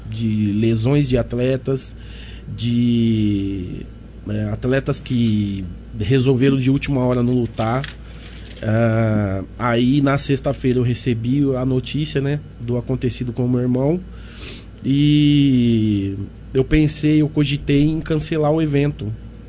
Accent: Alagoas, Brazil; Nós somos de Alagoas, né? Então, o pessoal do Nordeste, a gente.

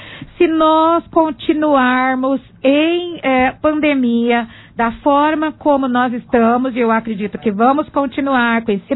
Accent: Monte Alto, São Paulo, Brazil; essa população de Monte Alto, que é a minha terra, né? A nossa terra.

